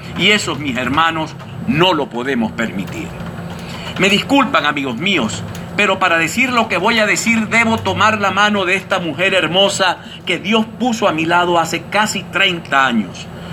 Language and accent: Spanish; Maracaibo, Zulia, Venezuela; Tenemos toda una vida dedicada a servir a Maracaibo y en ningún momento pienso claudicar a la vocación de servicio por mi tierra natal.